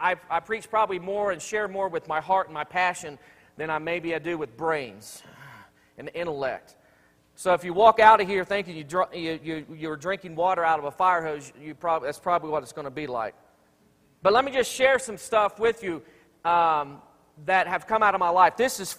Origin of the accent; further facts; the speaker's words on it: Columbus, Ohio, United States; moved away as an adult; And I'm from Columbus, Ohio.